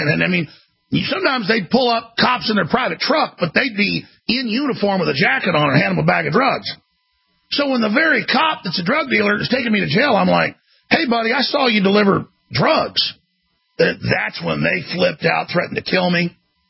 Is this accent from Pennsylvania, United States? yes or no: no; Dallas, Texas, United States; Growing up in Dallas, I was not a big drug user, and I knew that police were dealing the drugs in Rockwall County where I live.